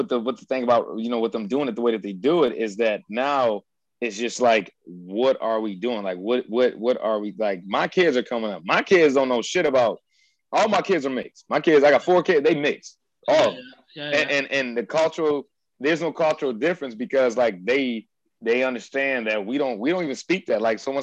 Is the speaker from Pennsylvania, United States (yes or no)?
no; Detroit, Michigan, United States; also born or lived in Adrian; But I was born in Adrian, Michigan, which is only like an hour and a half south, hour and 45 south.